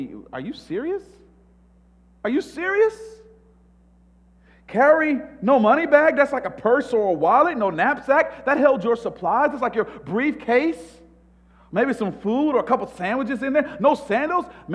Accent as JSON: {"language": "English", "town": "Atlanta", "region": "Georgia", "country": "United States", "said": "I'm from Atlanta, Georgia, so please forgive me of my analogy."}